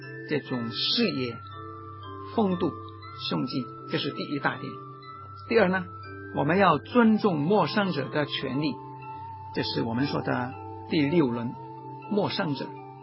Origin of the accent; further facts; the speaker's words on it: China; 我是一个中国人，我很热爱中国文化，我热爱中国的人民